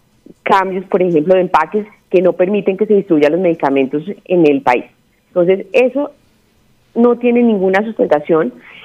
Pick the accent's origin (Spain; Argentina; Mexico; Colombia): Colombia; Tenemos como colombianos unas cosas que hemos ganado, como la libre elección.